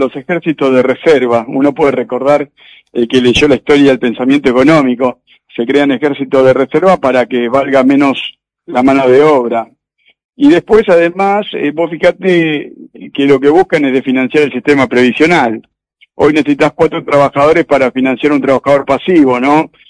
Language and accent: Spanish; Argentina; me interesa que me llamen los argentinos. Soy argentino.